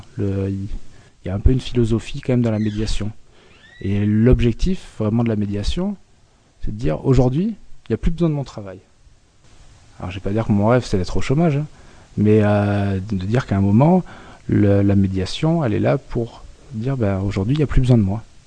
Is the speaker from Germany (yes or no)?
no; France; parce qu'on est Roms, qu'on est tous pareils. C'est parce qu'on est Français, qu'on est tous pareils aussi.